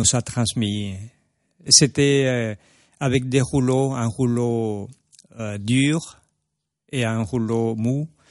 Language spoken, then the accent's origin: French; Colombia; moved away as an adult; Oui, la première fois que je suis sorti de la Colombie, c'est juste pour venir à Paris. Je suis venu à Paris étudier la gravure.